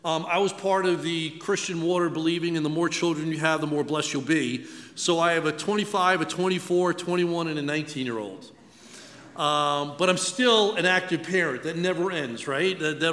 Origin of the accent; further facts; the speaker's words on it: New York, United States; the best way for me to explain it to you is I grew up in New York.